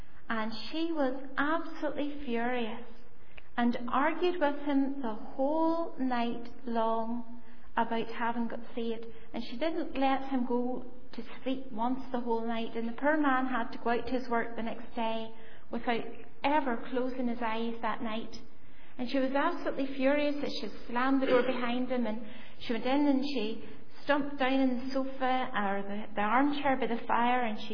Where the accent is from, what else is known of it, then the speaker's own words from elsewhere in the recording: Ballymena, Northern Ireland, United Kingdom; and I had seen open-air preaching many times whenever I was growing up in Ballymena.